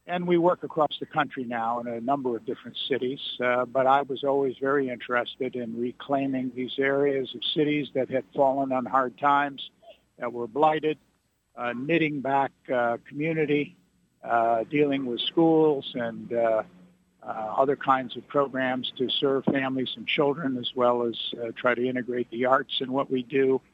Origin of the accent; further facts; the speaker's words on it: Detroit, Michigan, United States; I grew up in Livernois and Seven Mile in the city. And my family was in Detroit from the beginning of the 20th century.